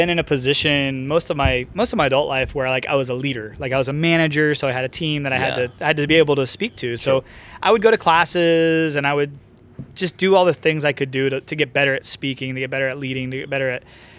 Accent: Florida, United States; I grew up in Florida, and the coldest water I'd ever been in was 70 degree spring water.

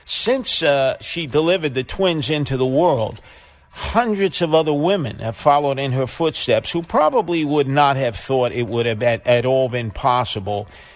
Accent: Brooklyn, New York, United States; born there; I'm 63, and I was … first in Brooklyn.

